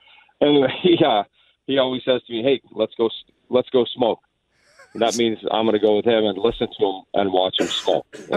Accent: Canada; I'm Canadian.

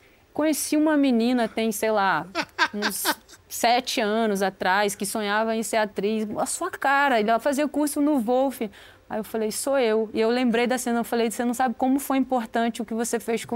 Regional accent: Paraty, Rio de Janeiro, Brazil; Ah, eu sou de Paraty. Lá não tinha cinema.

